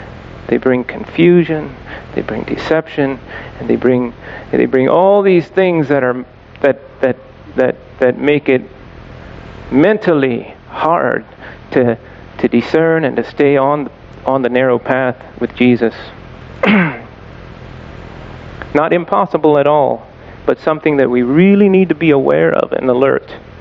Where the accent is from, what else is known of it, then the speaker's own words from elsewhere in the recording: Ohio, United States; When I grew up in Ohio, and sadly, a lot of the young boys that grew up in the community, which it's a very big community